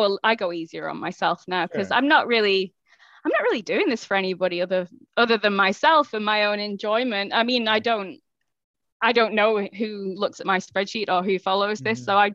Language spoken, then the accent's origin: English; United Kingdom; I'm a Brit. Swearing is cultural.